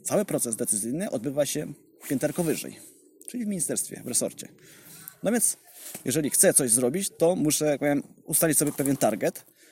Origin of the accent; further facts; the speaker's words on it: Lesser Poland, Poland; pochodzę tutaj po sąsiedzku z Podhala, bo jestem rodowinnym góralem, więc jestem taki zero-jedynkowy i zdeterminowany mocno.